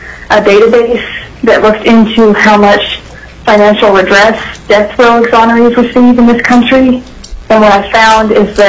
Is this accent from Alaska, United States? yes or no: yes; Alaska, United States; now in North Carolina, United States; I was born and raised in Alaska, and I am now attending graduate school at the University of North Carolina in Greensboro.